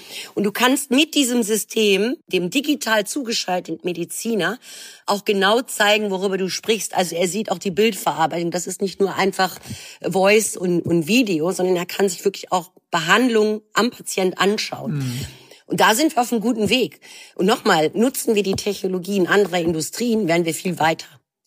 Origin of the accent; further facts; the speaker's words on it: Düsseldorf, North Rhine-Westphalia, Germany; Ich bin Düsseldorferin.